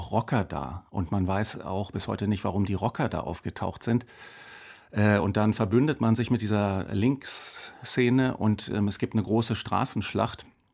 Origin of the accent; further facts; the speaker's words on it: Berlin, Germany; Wir sind alle in West-Berlin aufgewachsen